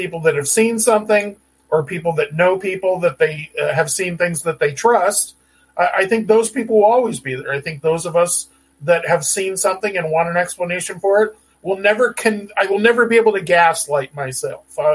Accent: San Diego, California, United States; For me, I grew up in San Diego. I grew up around military.

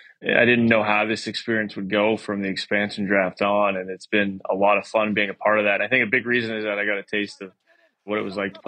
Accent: Regina, Saskatchewan, Canada; And I was lucky enough to play there, obviously, my first 7 years. So that was Saskatchewan.

